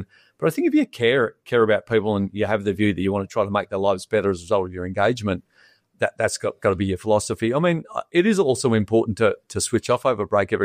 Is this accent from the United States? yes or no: no; Perth, Western Australia, Australia; growing up in Perth with amazing weather, it was pretty much picking up every ball since I can remember.